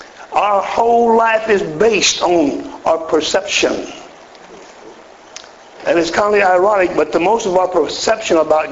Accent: Mississippi, United States; I'm from Mississippi.

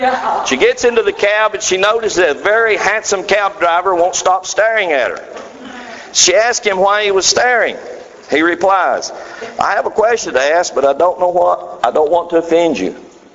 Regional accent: Georgia, United States; I mean, I'm from North Georgia. I'm from the South.

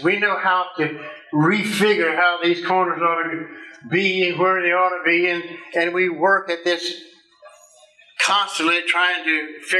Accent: Louisiana, United States; I am from South Louisiana.

